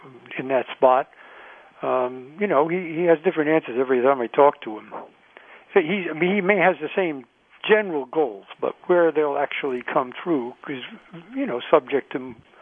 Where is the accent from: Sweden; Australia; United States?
United States; New York City, New York; You could also study engineering at Columbia, where I grew up in New York City, but I didn't want to stay in New York.